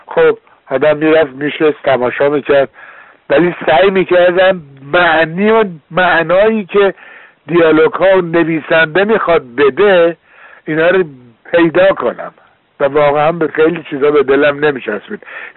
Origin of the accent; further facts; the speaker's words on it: Iran; moved away; من در حقیقت وقتی که از ایران اومدم بیرون به هیچ وجه من الوجود ناراحت نبودم